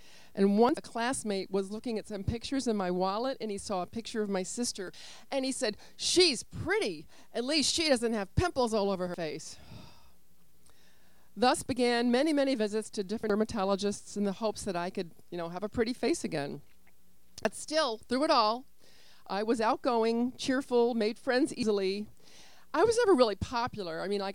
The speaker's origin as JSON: {"language": "English", "town": "Richmond", "region": "Virginia", "country": "United States", "tie": "born or raised there", "said": "I grew up in Richmond, Virginia. Both of my parents were Jewish. They were holiday Jews."}